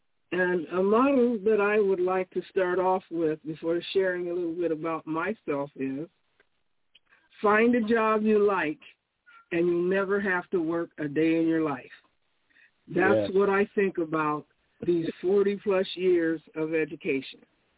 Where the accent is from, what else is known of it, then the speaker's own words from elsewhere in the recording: Des Moines, Iowa, United States; I came back to Des Moines, my hometown, yay, and I got a job with the Des Moines Public Schools